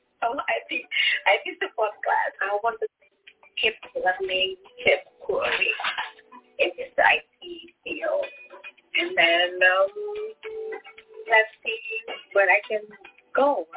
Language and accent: English; Indonesia; I am originally from Indonesia.